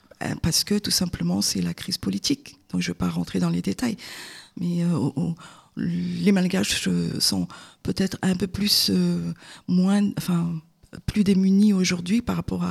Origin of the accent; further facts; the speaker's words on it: Madagascar; moved away as an adult; now in France; Je suis née à Madagascar